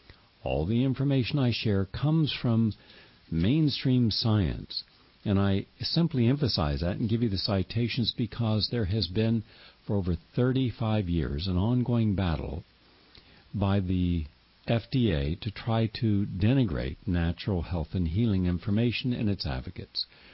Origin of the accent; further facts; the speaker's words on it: West Virginia, United States; From my home state of West Virginia, down in Bluefield, we have a station carrying us